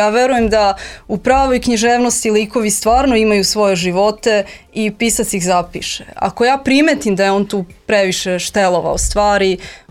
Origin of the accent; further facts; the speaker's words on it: Kraljevo, Šumadija and Western Serbia, Serbia; Ja jesam poreklom iz Kraljeva, tu sam odrasla